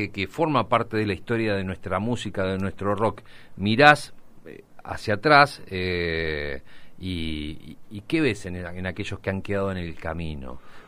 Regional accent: La Plata, Buenos Aires Province, Argentina; Y somos los platenses, queremos que ocurra también acá.

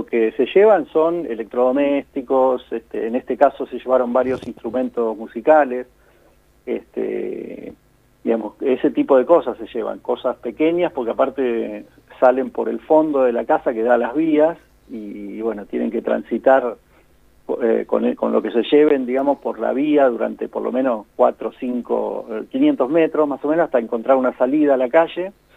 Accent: La Plata, Buenos Aires Province, Argentina; nosotros vivimos en La Plata y la jurisdicción nuestra, si nos paramos del lado de la vía o del otro lado, es la misma, seguimos siendo platenses

